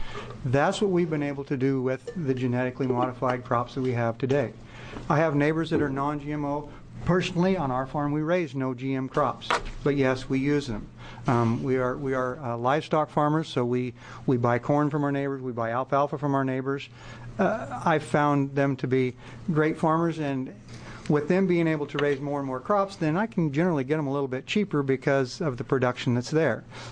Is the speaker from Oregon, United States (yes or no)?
yes; Oregon, United States; I'm born and raised in Malheur County.